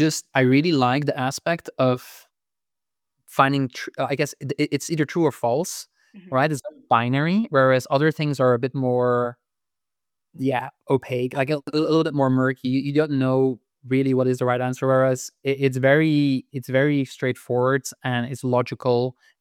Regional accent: Belgium; moved away as an adult; I am from Belgium originally. I lived there for most of my life. But as I started my first job, I moved to a different country while I was studying.

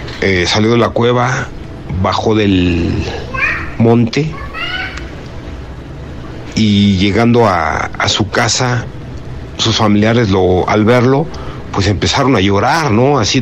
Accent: Mexico City, Mexico; de Ciudad de México, de estos lugares apartados, ¿no?, de la ciudad, acá muy pegado a Santa Fe

